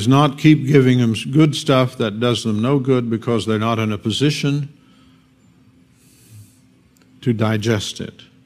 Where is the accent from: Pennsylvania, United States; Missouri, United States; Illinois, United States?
Missouri, United States; I was raised down in the Missouri Ozarks, and we have razorbacks down there.